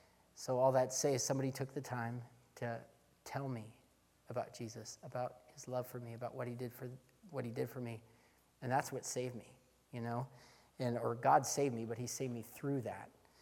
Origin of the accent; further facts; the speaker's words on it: Oregon, United States; I remember being invited down there because I'm from Southern Oregon and going to church out there and same type of thing.